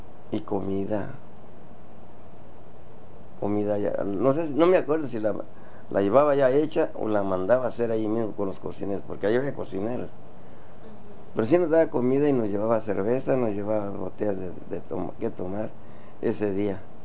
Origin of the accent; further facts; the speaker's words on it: Michoacán, Mexico; Se acabó mi contrato en Oxnard y salí yo para México, para Michoacán.